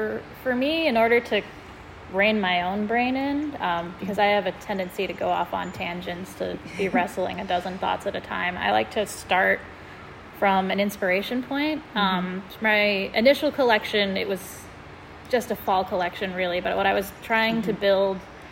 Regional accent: Poland Springs, Maine, United States; now in Rochester, United States; So I grew up in Poland Springs, Maine.

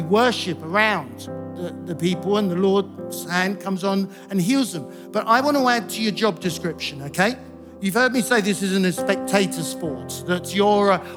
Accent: England, United Kingdom; Let's forget we're English just for a moment, all right?

